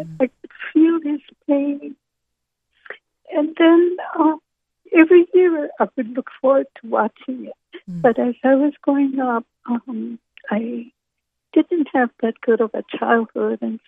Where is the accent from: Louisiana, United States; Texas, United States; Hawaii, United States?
Hawaii, United States; Honolulu; Right here in Honolulu, Hawaii, down in Kaka'ako.